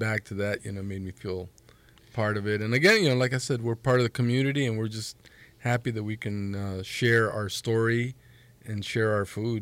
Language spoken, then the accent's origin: English; East Chicago, Indiana, United States; Well, I grew up in East Chicago, Indiana, and was one of seven kids. And my parents, they basically immigrated here from Mexico back in the 50s.